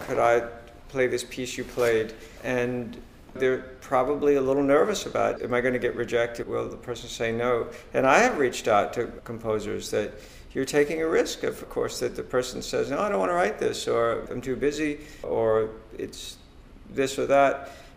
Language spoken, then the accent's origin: English; Mississippi, United States; accent: southern; With my southern accent, yes.